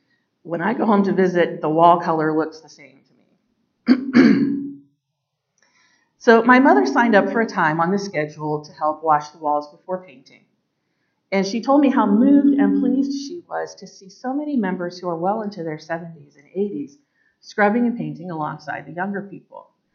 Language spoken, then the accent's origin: English; Ohio, United States; My parents' church, the church I grew up in Ohio, has been without a pastor almost as long as we have.